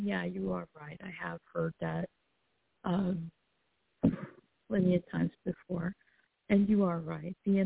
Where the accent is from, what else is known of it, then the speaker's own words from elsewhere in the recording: Florida, United States; I'm from Central Florida.